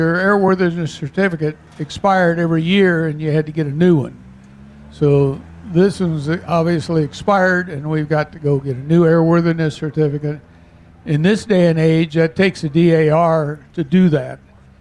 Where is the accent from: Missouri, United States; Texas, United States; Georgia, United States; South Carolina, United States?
Missouri, United States; Kansas City; I'm from Kansas City, but I'm on the board of a museum at Marshall, Missouri.